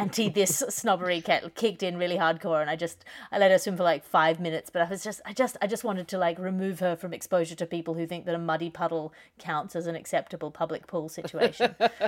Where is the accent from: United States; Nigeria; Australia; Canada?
Australia; And just as an Australian, it feels like a human rights abuse to walk past a pool